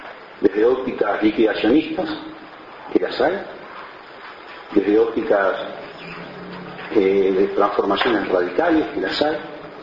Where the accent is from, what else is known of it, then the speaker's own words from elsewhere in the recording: Uruguay; así somos los uruguayos todos, somos todos directores técnicos, tenemos ideas para todo